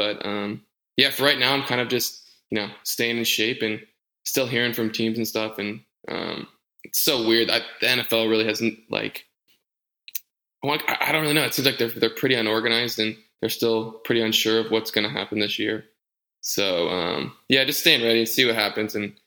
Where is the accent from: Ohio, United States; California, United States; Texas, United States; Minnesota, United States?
California, United States; I'm from NorCal, so it would, the summers would get pretty hot. So, but I'm down in Southern California now, so it's a little cooler.